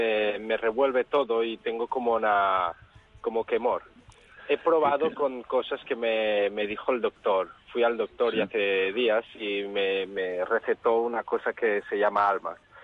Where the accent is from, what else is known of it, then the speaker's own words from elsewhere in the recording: Catalonia, Spain; Porque yo no soy de Lérida, soy de un pueblo de al lado y no bajo.